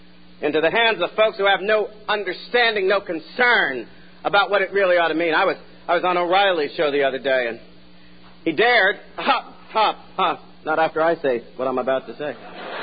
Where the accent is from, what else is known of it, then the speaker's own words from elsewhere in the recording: United States; I know for certain that I am an American.